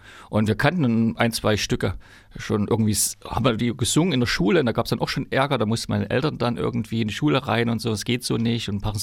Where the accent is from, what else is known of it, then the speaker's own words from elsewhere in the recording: Chemnitz, Saxony, Germany; born there; Ich bin ja in Karl-Marx-Stadt geboren und in der Schule, Johannes Erbecher Oberschule hieß die.